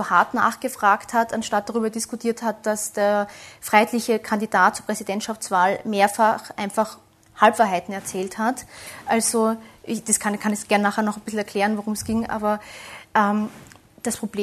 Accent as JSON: {"language": "German", "country": "Austria", "lives_now": "Germany", "said": "Als Österreicherin muss ich da sagen"}